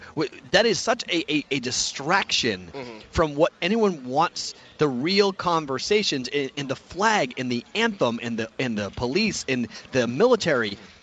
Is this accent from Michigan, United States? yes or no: no; Massachusetts, United States; Well, I just told the story of myself as I grew up outside of Boston.